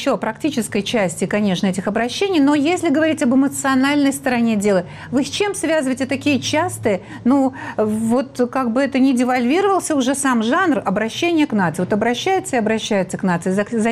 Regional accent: Moscow, Russia; Вот мы сейчас ездим, москвичи, и читаем

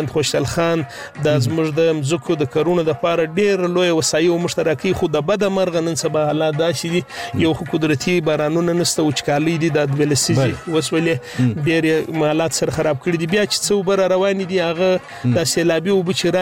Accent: Pishin, Balochistan, Pakistan; دا موږ ضلع پښین تحصیل پښین سره تعلق لرو او دا زموږ کلی د پښین څخه د شمال و سیم ته پر 10 کیلومتره باندې یونین کونسل یا سینځي سیدان ورته وایي.

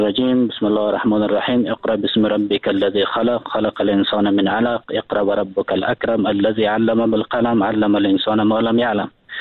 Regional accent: Afghanistan; به عنوان یک افغان، با عنوان یک جوان در وطن ما زندگی میکنیم

